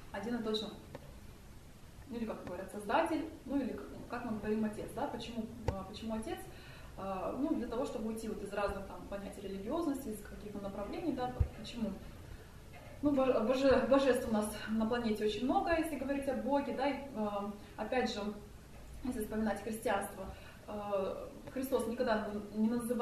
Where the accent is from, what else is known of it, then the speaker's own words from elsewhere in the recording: Tatarstan, Russia; я сама родилась в Татарстане и выросла в семье, где у меня папа был мусульманином, мама была христианкой